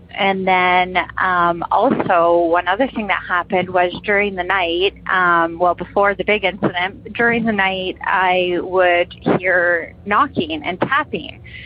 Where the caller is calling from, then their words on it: Toronto, Ontario, Canada; Hello, I'm calling from Toronto.